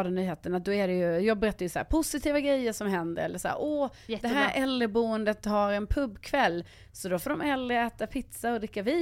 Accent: Falun, Dalarna County, Sweden; där jag kommer ifrån, var, så här, i Falun har vi haft, jag själv kört EPA i hela min uppväxt

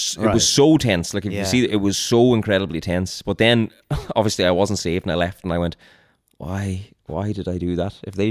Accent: Ireland; I'm a contestant from Ireland.

